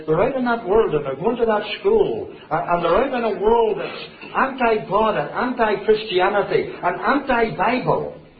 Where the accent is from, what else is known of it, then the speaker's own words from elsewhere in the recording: Northern Ireland, United Kingdom; I was brought up in the Sunday school. In the Sunday school in Northern Ireland